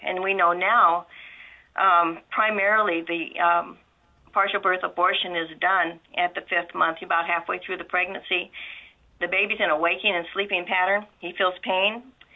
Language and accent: English; United States; And it's a grisly practice that, as an American and as a human being, I find extremely, extremely disturbing.